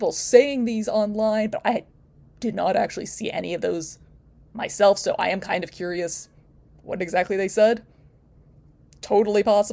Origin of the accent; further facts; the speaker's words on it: United States; It is, as an American, I say this is an especially unhinged level of unhingement.